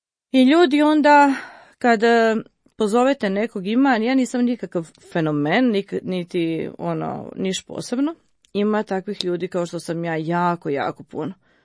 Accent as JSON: {"language": "Croatian", "town": "Vukovar", "region": "Vukovar-Syrmia County", "country": "Croatia", "said": "Jer smo bili iz miješanih brakova, ja sam iz Vukovara"}